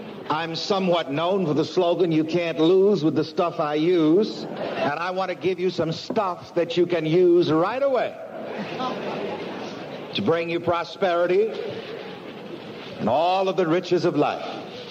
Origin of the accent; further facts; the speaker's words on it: the South, United States; And there's an old saying, and I'm from the South, that goes like this.